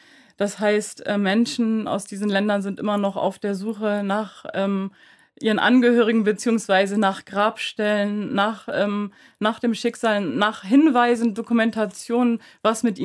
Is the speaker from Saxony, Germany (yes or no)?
no; Bremen, Germany; now in Bad Arolsen, Germany; weil als Bremerin zieht es mich natürlich an die Küste.